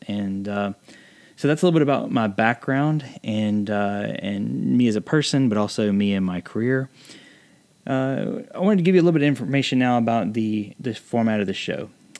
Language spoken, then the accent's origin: English; Chattanooga, Tennessee, United States; I'm originally from Chattanooga.